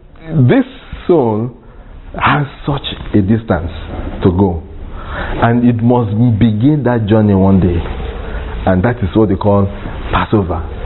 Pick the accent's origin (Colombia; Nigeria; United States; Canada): Nigeria; Ijebu, Ogun; I have to show this man that I'm from Ijebu.